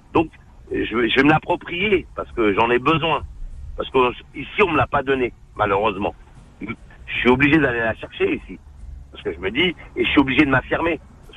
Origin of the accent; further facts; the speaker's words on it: France; born there; j'adore aller dans le pays de mes parents, parce que c'est pas mon pays, je suis né ici.